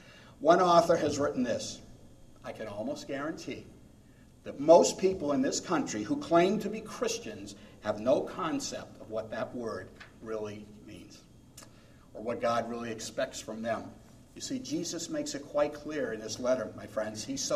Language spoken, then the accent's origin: English; New England, United States; up north where I grew up in New England, you said soda pop, they don't say that down here